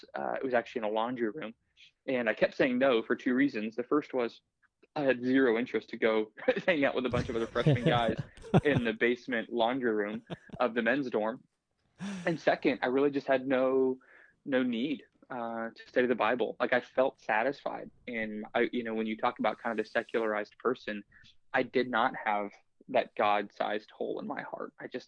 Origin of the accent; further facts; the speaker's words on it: Littleton, Colorado, United States; Yeah, so I grew up in just outside of Denver in a place called Littleton, Colorado, in a home where I didn't know Jesus.